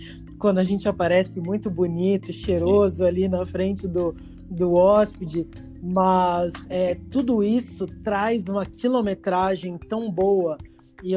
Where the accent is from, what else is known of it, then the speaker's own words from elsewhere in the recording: São Paulo, Brazil; eu sou nascido e criado em São Paulo, né? Meu pai veio da Bahia, minha mãe veio da Paraíba